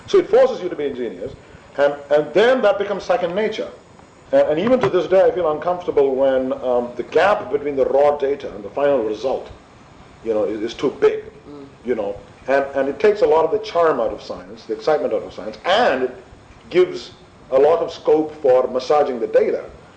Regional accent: India; I come from India

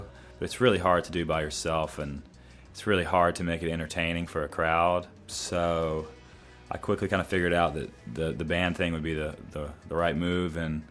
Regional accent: Georgia, United States; there certainly isn't much cutting-edge dance music happening in the areas where I grew up in Georgia.

